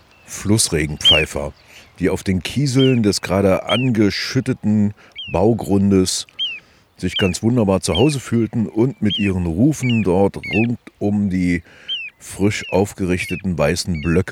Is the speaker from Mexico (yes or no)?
no; Halle, Saxony-Anhalt, Germany; Und ich bin in Halle zur Schule gegangen, konnte also mal mit der S-Bahn durch die Saaleaue fahren.